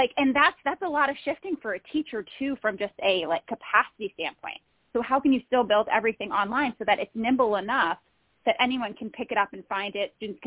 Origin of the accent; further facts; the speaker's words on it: New Jersey, United States; I'm from Jersey, so I named it Amtrak.